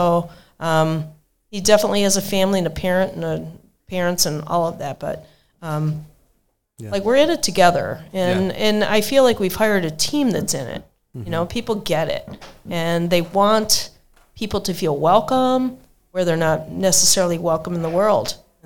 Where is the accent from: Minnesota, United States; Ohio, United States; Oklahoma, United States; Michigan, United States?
Ohio, United States; Cleveland; now in Batavia, United States; We come from Cleveland. Don't boo us.